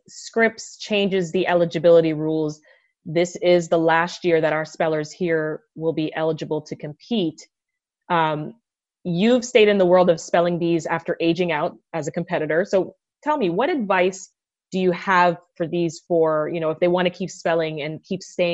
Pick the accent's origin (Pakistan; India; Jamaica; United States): Jamaica; I did win my spelling bee when I was a kid growing up in Jamaica. I was like 7 years old, just putting it out there, no big deal.